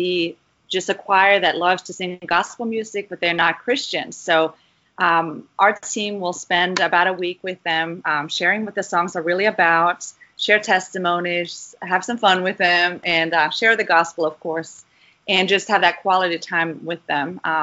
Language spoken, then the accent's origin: English; Norway; moved away; But yeah, I came from Norway in 2008